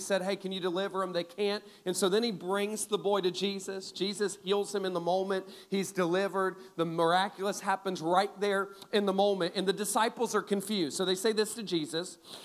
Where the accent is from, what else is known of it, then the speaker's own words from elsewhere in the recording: Ohio, United States; I remember growing up in Ohio every year.